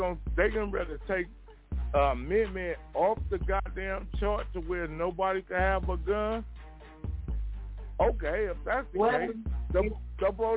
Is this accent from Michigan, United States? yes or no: no; Los Angeles, California, United States; I'm from South Central. I'm from South Central. 75th and Central. I'm from South Central.